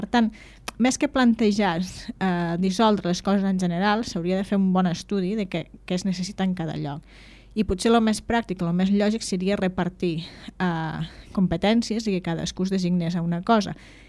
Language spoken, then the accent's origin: Catalan; Catalonia, Spain; Nosaltres considerem des d'allà com a poble que som, com a territori, i també com a catalans que ens sentim, no?